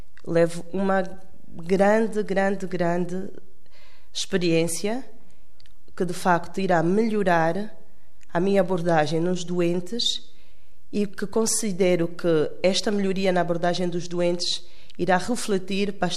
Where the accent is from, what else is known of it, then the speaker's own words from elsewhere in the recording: Luanda, Angola; Sou de Angola, especificamente de Luanda.